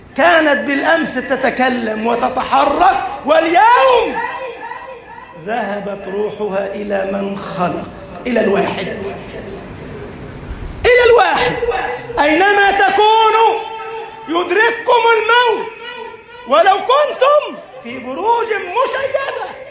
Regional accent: Egypt; كان رئيس القضاء في بلدنا مصر،

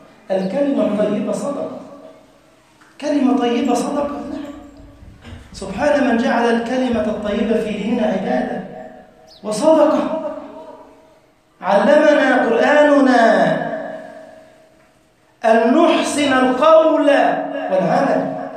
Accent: Egypt

